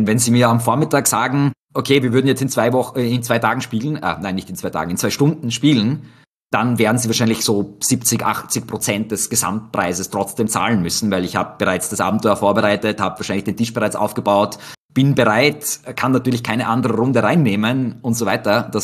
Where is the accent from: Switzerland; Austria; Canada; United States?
Austria; das ist leider etwas, das bei uns in Österreich relativ selten ist.